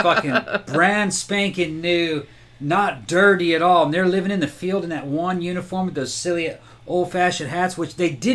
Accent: the South, United States; And I'm from the South.

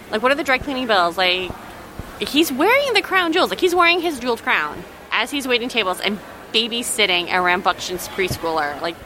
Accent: Wisconsin, United States; I grew up in Wisconsin, so I've been to the cheese factory tour, like, more times than I can count.

